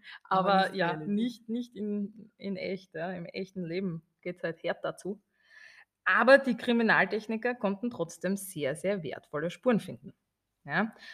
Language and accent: German; Austria; weil bei uns, wir sind alle Österreicher, sind Multitasker